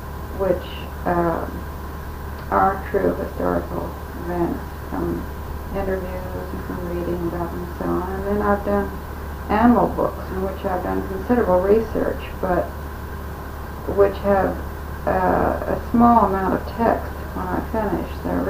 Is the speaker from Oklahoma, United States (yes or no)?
no; California, United States; now in Bucks County, United States; So I was born in California